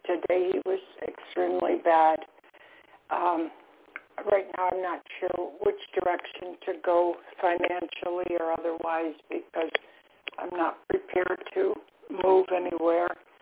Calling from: Florida, United States; I'm calling from Florida.

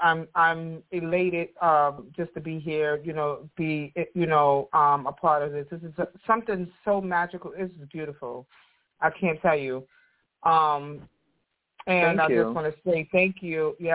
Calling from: Kingston, New York, United States; Hi, I'm calling from Kingston, New York.

